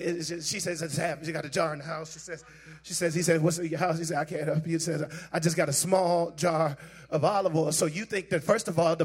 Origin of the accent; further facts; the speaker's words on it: Virginia, United States; I'm from Virginia. I'm from Virginia. I'm getting ready to get out. I'm from Virginia